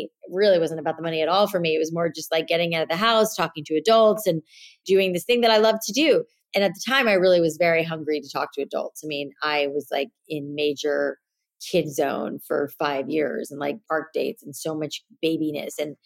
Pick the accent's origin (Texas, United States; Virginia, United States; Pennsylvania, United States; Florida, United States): Florida, United States; now in New York City, United States; I grew up in South Florida. I have naturally curly hair, and hair has always been my passion.